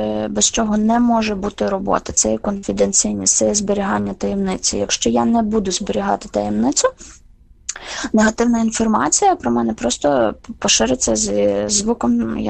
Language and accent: Ukrainian; Lviv, Lviv Oblast, Ukraine; бо я зі Львова, в нас на Львівщині